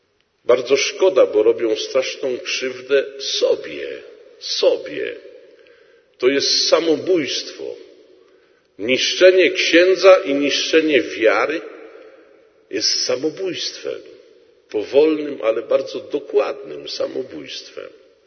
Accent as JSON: {"language": "Polish", "town": "Świdnica", "region": "Lower Silesian Voivodeship", "country": "Poland", "said": "ze Świdnicy"}